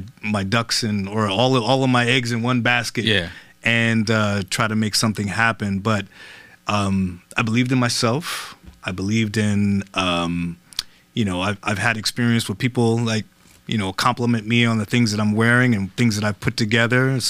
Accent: Los Angeles, California, United States; moved away as an adult; also born or lived in East Coast; now in New York, United States; I was born on the East Coast, but I was raised in Los Angeles, believe it or not. And so I moved to New York maybe 10 years ago or so.

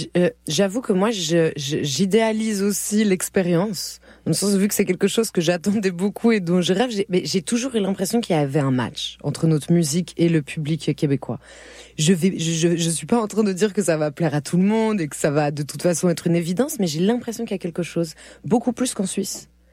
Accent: Algeria; je suis algérienne

